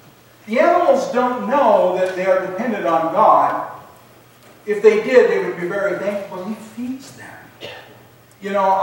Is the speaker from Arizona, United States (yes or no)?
no; Oregon, United States; I grew up in the Willamette Valley. Willamette Valley has water.